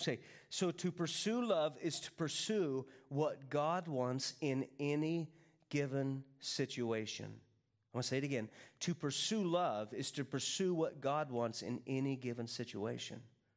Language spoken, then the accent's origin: English; Kansas, United States; I'm from Kansas. In Kansas, you wash your clothes in this specific detergent so they don't smell, right?